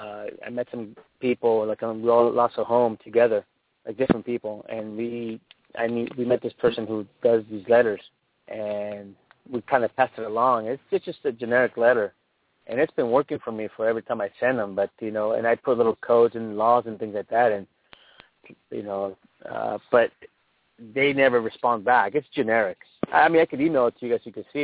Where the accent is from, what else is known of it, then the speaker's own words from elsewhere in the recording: California, United States; I went to this in Riverside, actually. I'm from San Diego County.